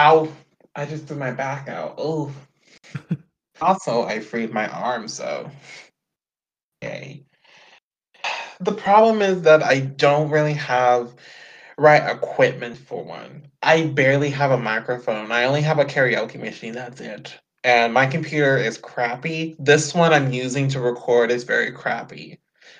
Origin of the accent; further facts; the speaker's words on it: Houston, Texas, United States; I'm from Houston. I don't know if you're in the if you're in the US.